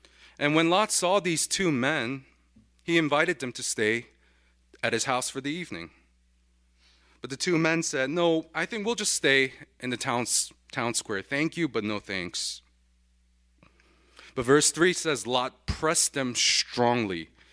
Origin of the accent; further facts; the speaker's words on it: New York, United States; And I would say, "I'm from New York," and their response is, "Oh, the modern Sodom and Gomorrah."